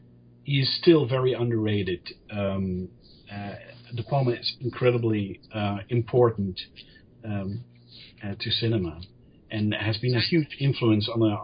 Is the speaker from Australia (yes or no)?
no; Netherlands; English is a second language; I am from the Netherlands, so sometimes I have to think about what to say in English.